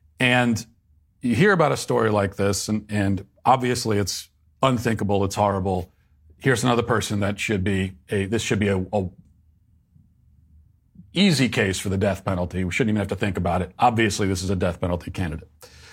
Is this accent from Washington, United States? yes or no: no; Virginia, United States; I think I may have to return to my home state of Virginia based on this report anyway out of Virginia.